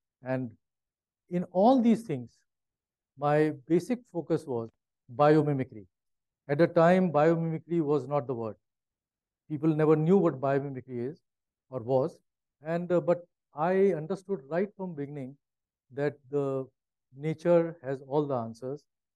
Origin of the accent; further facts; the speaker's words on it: Lucknow, Uttar Pradesh, India; I come from Lucknow.